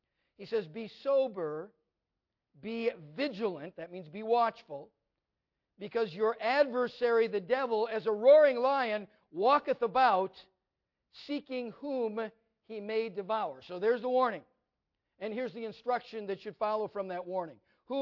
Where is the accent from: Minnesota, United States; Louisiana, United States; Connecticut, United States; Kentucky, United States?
Minnesota, United States; Now, you know, I'm from Minnesota, and there are lots of deer crossing signs, but none of them warn us about lions.